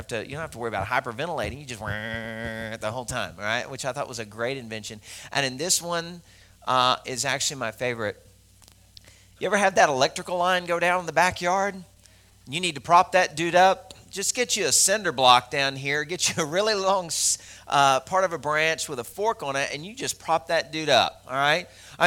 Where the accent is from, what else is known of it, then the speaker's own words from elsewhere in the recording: Arkansas, United States; Like where I grew up there in Arkansas